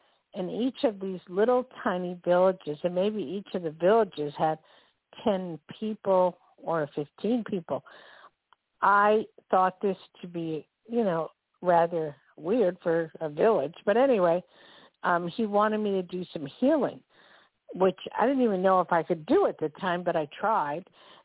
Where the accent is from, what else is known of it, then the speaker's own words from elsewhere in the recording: United States; It's just it gets scary to even say I'm from America at points